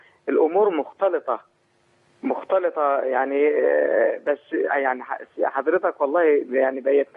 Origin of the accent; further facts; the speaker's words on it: Saudi Arabia; أنا من السعودية أشكركم جدا